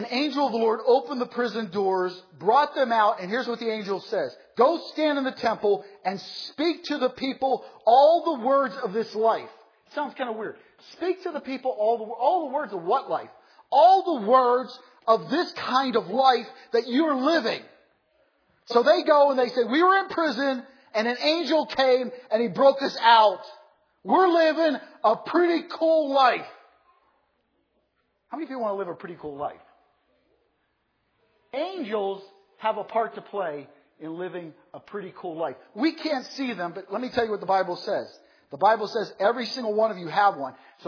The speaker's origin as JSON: {"language": "English", "region": "New Jersey", "country": "United States", "tie": "born or raised there", "said": "I grew up in New Jersey. We've never had 16 inches of snow around Halloween."}